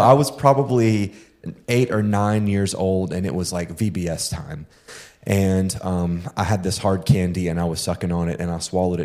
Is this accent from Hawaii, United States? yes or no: no; Pine Bluff, Arkansas, United States; You know, I grew up in the Assemblies of God Church. The first church that I went to was Prayer and Praise Fellowship Assembly of God Church. So it was another long name church, and it was in Pine Bluff, Arkansas.